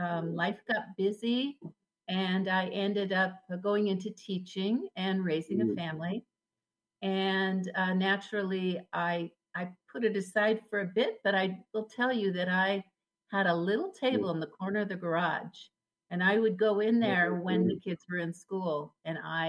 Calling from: Port Townsend, Washington, United States; I'm in Port Townsend, Washington. It's about 2 hours west of Seattle.

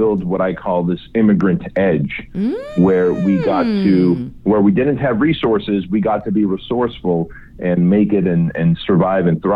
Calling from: Chino Hills, California, United States; Chino Hills, California.

